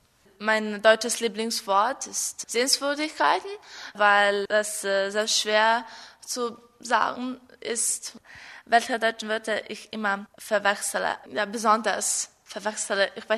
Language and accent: German; Serbia; German is a second language; Ich komme aus Serbien. Ich bin 15 Jahre alt.